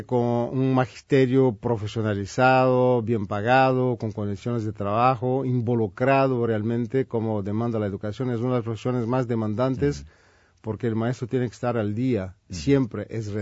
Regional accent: Minas Gerais, Brazil; Spanish is a second language; Soy de Minas Gerais, de Minas montañas. También tenemos algo de frío.

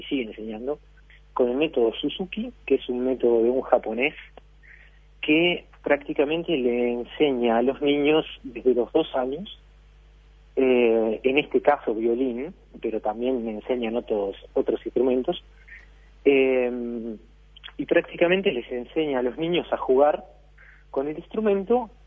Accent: Montevideo, Uruguay; Sí, de Montevideo, nacido y crecido.

